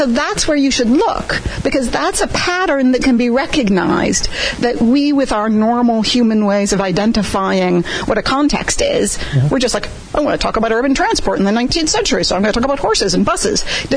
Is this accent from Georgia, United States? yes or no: no; Indiana, United States; from Indiana